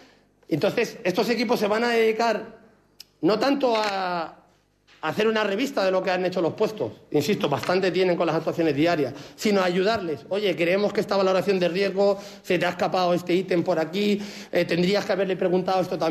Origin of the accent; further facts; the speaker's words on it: Canary Islands, Spain; que yo soy canario, se tuvo que ir de Gran Canaria